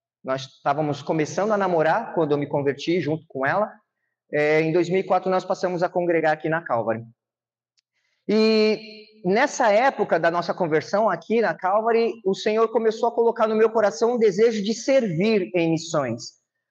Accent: Santos, São Paulo, Brazil; born there; sou nascido em Santos.

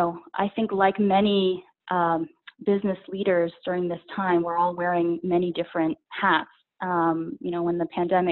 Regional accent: New York, United States; now in Los Angeles, United States; Well, I grew up in New York in upstate, and been, you know, over the last couple of years, very bi-coastal.

